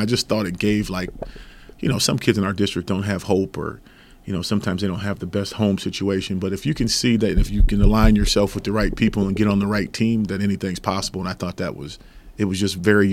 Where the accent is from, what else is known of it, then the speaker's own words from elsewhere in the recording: Elyria, Ohio, United States; I'm from Elyria, Ohio. I graduated from Midview High School